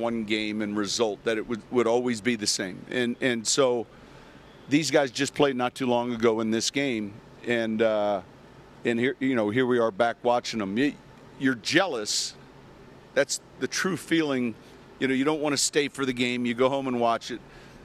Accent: Naperville, Illinois, United States; I'm from Naperville.

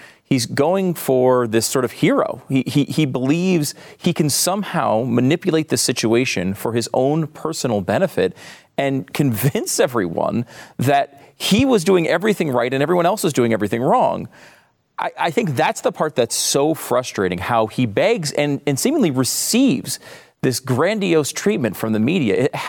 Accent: New York, United States; I was born in New York.

